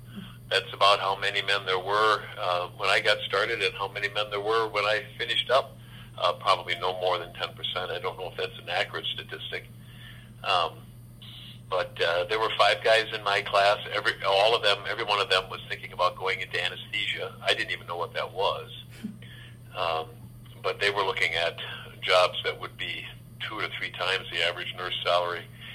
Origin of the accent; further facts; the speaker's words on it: Madison, Wisconsin, United States; I was born in Madison in May 28, 1947. So I was raised on the east side of Madison.